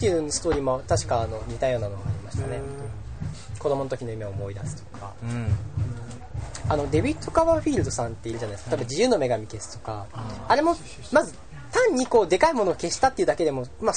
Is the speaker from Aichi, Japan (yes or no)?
yes; Aichi, Japan; 今僕の地元であの万博、愛知万博の時にですね